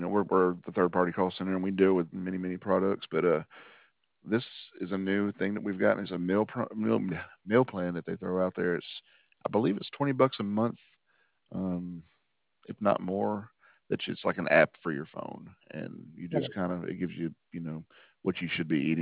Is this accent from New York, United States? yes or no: no; Arkansas, United States; So I grew up in Arkansas, actually.